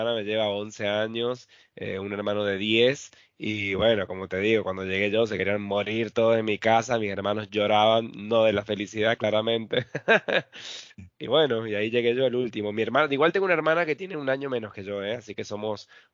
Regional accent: San Juan, Argentina; now in Wiesbaden, Germany; soy de San Juan y vivo en Alemania, en la provincia de Hessen, en Wiesbaden.

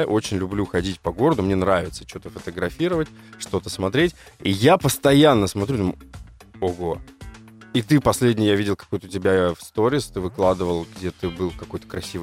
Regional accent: Moscow, Russia; мы москвичи, вот ты правильно сказал

